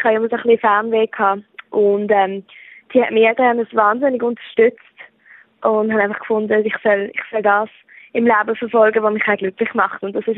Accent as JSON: {"language": "German", "country": "Switzerland", "lives_now": "New York, United States", "said": "Es ist witzig, die meisten Leute wissen gar nicht, dass ich Schweizerin bin. Ich habe irgendwie Englisch gelernt, als ich 10 war und ich habe eigentlich keinen Akzent."}